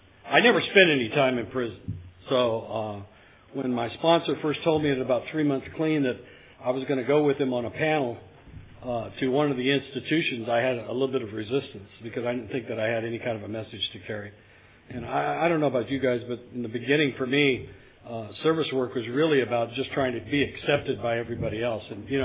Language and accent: English; Kings Tulare County area, California, United States; I'm from the Kings Tulare County area of the Mid-State